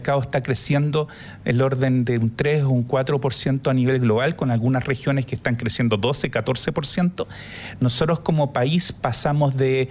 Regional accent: Chile; ni siquiera nosotros como chilenos muchas veces lo sabemos

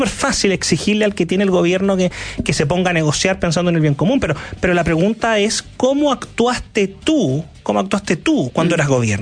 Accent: Chile; si se supone que somos todos chilenos

